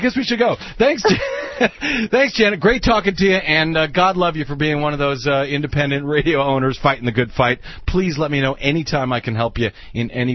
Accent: St. Louis, Missouri, United States; I'm from St. Louis, Missouri, originally.

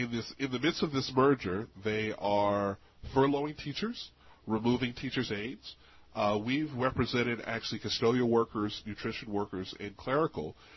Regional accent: Philadelphia, Pennsylvania, United States; I'm originally from Philadelphia.

